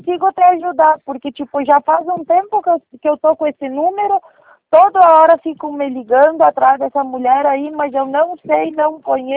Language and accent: Portuguese; Tapejara, Rio Grande do Sul, Brazil; Eu sou de Papejara, são quase 300 quilômetros de distância.